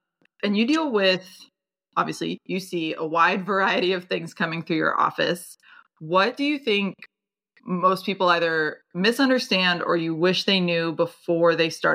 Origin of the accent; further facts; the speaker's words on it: Georgia, United States; I'm from Georgia, so it makes me happy to hear